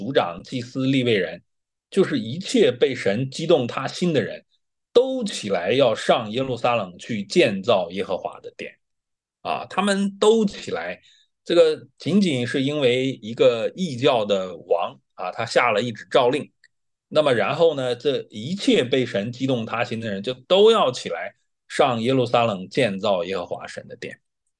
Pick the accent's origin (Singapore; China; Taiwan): China; Nanjing, Jiangsu; 就像我们南京人，我们知道我们南京人比较恋家这个是比较有名的